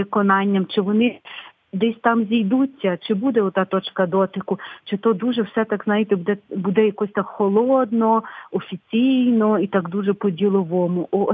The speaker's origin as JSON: {"language": "Ukrainian", "town": "Lviv", "region": "Lviv Oblast", "country": "Ukraine", "said": "бо я зі Львова, бо я говорю українською мовою"}